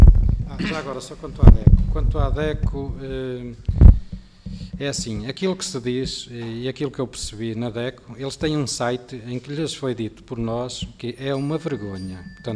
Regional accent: Porto, Norte, Portugal; Eu sou da zona do Porto, conheço bem a zona de Passo Ferreira, de Lousada

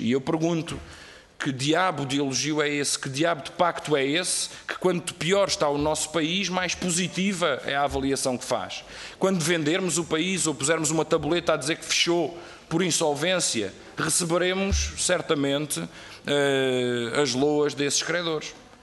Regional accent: Portugal; Eu lamento, como comunista e como português

